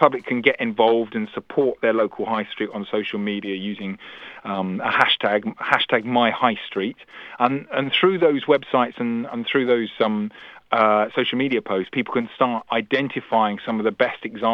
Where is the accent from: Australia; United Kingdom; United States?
United Kingdom; London; now in Devon, United Kingdom; I live down in the southwest. I'm from London, but I live down in the southwest now in Devon